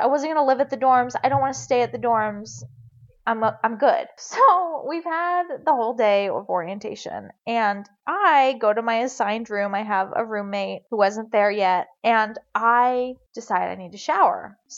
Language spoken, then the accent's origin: English; Reno, Nevada, United States; moved away as an adult; also born or lived in North Carolina / Utah; I'm from Reno. I moved across the country when I got married, moved to North Carolina. My husband was in the military there.